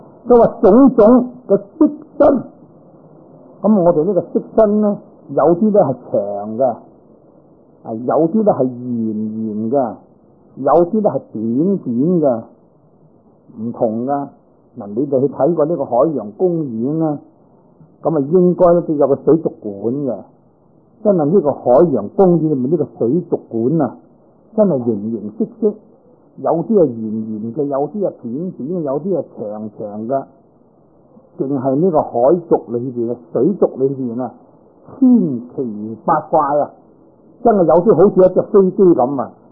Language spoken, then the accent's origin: Cantonese; China; 咁我哋中国人咧，就叫做黄面